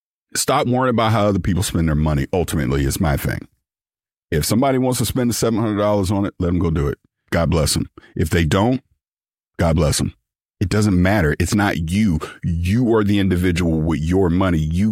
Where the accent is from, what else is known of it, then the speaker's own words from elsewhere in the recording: St. Petersburg, Florida, United States; I'm from St. Pete, sorry.